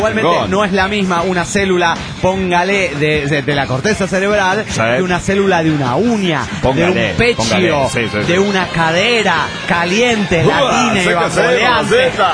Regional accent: Querétaro, Mexico; de Querétaro, México.

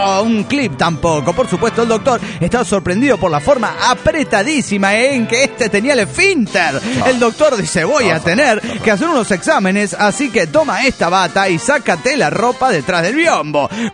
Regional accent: Cali, Valle del Cauca, Colombia; de Cali, Colombia.

